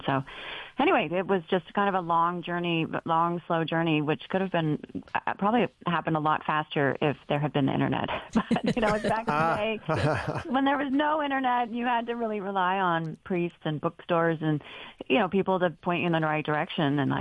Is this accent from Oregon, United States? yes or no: yes; Oregon, United States; And I grew up actually in Oregon, which is the, you know, least church state in the Union.